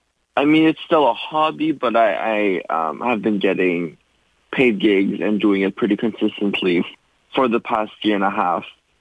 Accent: Sturgeon Falls, Ontario, Canada; now in Toronto, Canada; And I'm from Sturgeon Falls originally, but now I live in Toronto.

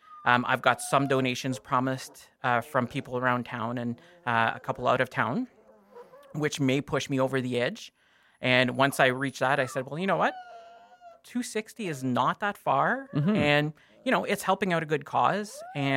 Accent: Verner, Ontario, Canada; I'm 40 years old. I'm a resident here of West Nipissing. Born and raised in Verner. I moved away and came back.

